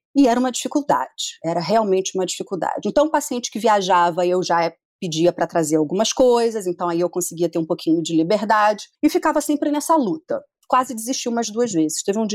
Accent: Rio de Janeiro, Brazil; eu vou para Niterói, eu sou do Rio, né?

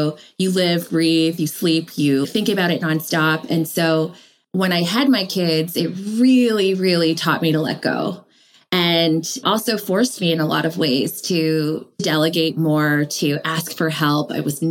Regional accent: Toronto, Ontario, Canada; I'm from Toronto. I'm from Canada.

